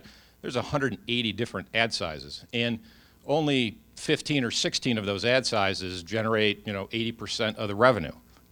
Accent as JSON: {"language": "English", "town": "Detroit", "region": "Michigan", "country": "United States", "tie": "born there", "lives_now": "Manlius, United States", "said": "But I was born in Detroit, so I am a Tigers fan."}